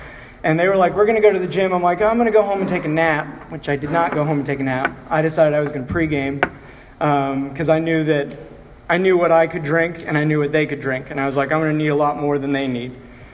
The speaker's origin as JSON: {"language": "English", "region": "Kansas", "country": "United States", "tie": "born or raised there", "said": "drive to Missouri because their liquor stores were open later because I grew up in Kansas"}